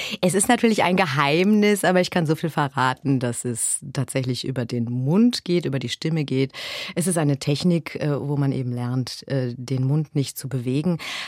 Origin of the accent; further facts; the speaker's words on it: Gelsenkirchen, North Rhine-Westphalia, Germany; Ich komme aus Gelsenkirchen.